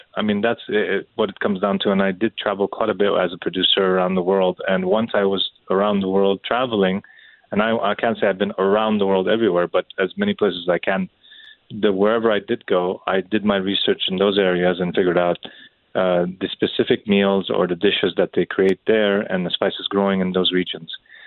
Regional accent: Montreal, Quebec, Canada; growing up in Montreal gave me privilege too, because we were always open.

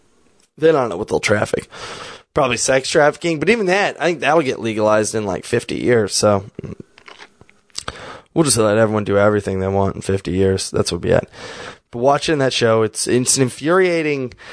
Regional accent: Kansas City, Kansas, United States; I'm from that area. I'm from Kansas City. I'm on the Kansas side, but I grew up on State Line

